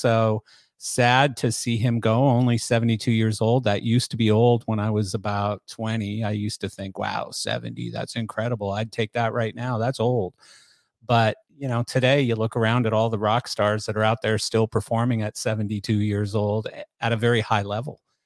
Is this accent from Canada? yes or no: yes; Canada; I'm from Canada and even in Canada, we called them ….